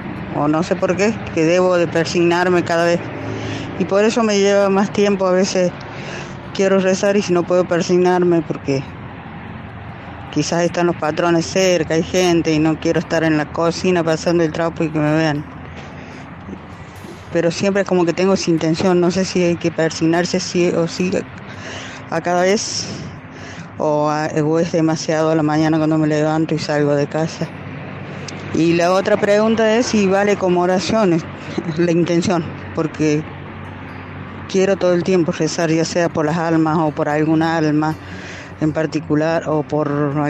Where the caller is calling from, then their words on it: Córdoba, Argentina; de Córdoba Capital.